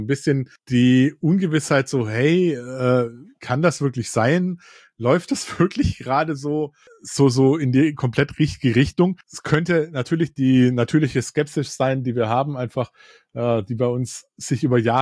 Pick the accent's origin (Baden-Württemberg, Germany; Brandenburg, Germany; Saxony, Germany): Baden-Württemberg, Germany; Stuttgart; Und so ein typischer Inside-Joke bei uns in Stuttgart ist dann